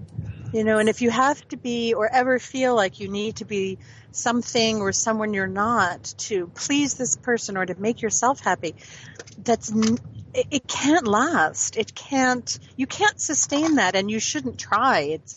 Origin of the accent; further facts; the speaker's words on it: United States; I grew up an hour outside of Manhattan, and my parents were big theater and opera lovers.